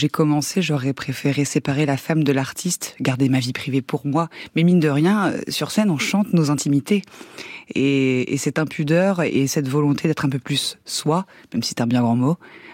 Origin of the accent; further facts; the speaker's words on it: Hauts-de-France, France; Je suis une vraie nordiste, je déteste la chaleur